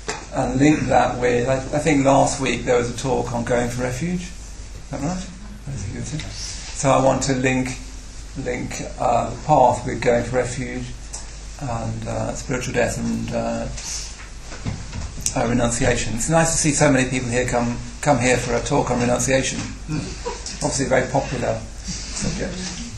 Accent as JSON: {"language": "English", "region": "West Midlands", "country": "United Kingdom", "said": "I come from the West Midlands. Nobody does anything spiritual there."}